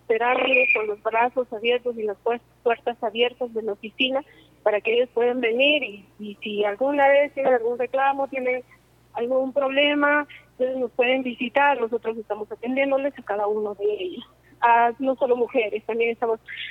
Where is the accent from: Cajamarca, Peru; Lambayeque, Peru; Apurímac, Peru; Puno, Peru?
Apurímac, Peru; Antabamba; La alcaldesa de Grau, que es de Antabamba, que yo soy de Antabamba.